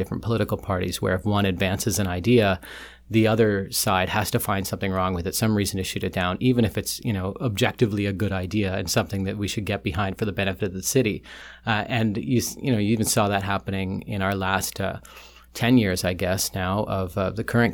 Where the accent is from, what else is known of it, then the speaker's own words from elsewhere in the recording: Vancouver, British Columbia, Canada; also born or lived in Port Moody; now in Vancouver, Canada; I'm a single dad of five living in downtown Vancouver. I spent the little portion of my childhood growing up in East Van, and then I moved out to Port Moody before moving back downtown